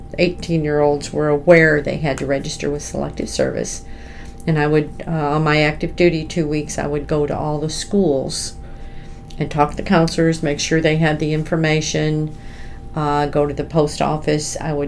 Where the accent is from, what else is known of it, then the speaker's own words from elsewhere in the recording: Illinois, United States; I'm from Illinois. He's a Cajun from Louisiana.